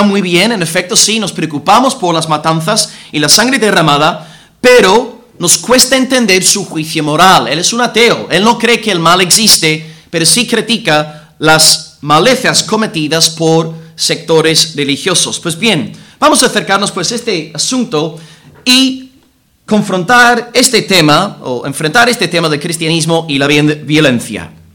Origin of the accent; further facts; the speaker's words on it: Northern Ireland, United Kingdom; del conflicto de Irlanda del Norte, de donde soy yo